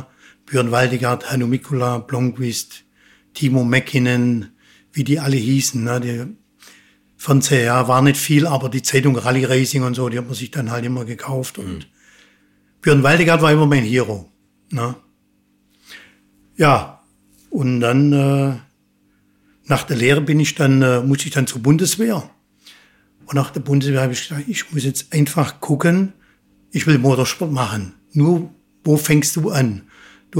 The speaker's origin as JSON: {"language": "German", "town": "Sulz am Neckar", "region": "Baden-Württemberg", "country": "Germany", "tie": "born there", "said": "Also gebürtig komme ich aus dem Schwabenland. Aha. Ne? Genauer gesagt aus Sulz am Neckar, Bergfelden. Ein kleines Hellendorf, war damals 1500 Einwohner. Ja, und da komme ich her, da bin ich 1957 geboren."}